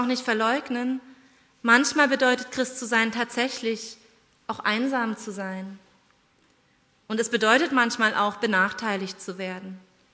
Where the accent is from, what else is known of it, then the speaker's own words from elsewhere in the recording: East Germany, Germany; ich bin in der DDR aufgewachsen